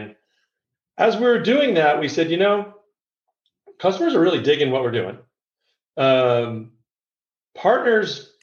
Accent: New York, United States; born there; Oh, you know, I was born in New York, and I grew up a Mets fan.

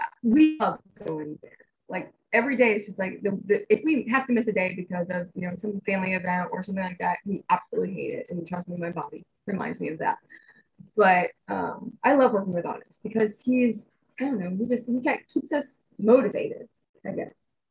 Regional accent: Dayton, Ohio, United States; I know Hamilton. I'm from Dayton, so.

